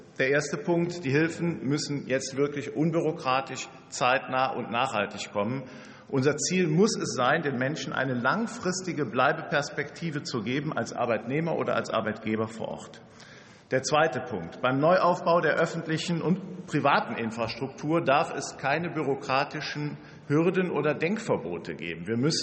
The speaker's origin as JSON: {"language": "German", "town": "Gemünd", "region": "North Rhine-Westphalia", "country": "Germany", "tie": "born or raised there", "said": "auch mein Heimatort Gmünd in der Eifel ist durch das Hochwasser weitgehend zerstört worden."}